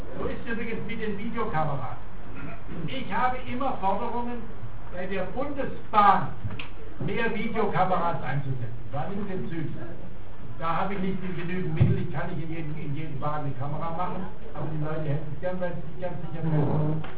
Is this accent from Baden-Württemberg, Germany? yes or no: yes; Freiburg, Baden-Württemberg, Germany; born there; ich bin in Freiburg geboren